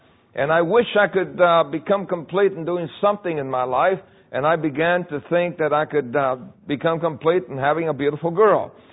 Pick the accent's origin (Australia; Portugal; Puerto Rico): Puerto Rico; born there; When I was born in Puerto Rico, I was born in a place called El Fanguito. And that really means the mud place, the little mud place. And the reason why it's called El Fanguito is because it was a place that the poor people lived